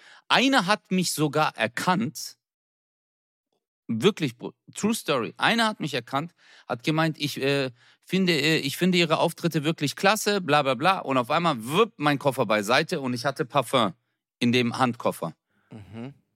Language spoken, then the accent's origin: German; Baden-Württemberg, Germany; und ich bin Schwabe.